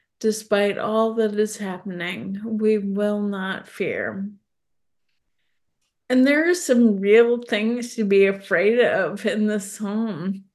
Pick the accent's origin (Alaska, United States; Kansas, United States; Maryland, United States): Alaska, United States; I grew up in Alaska, and there were a lot of earthquakes there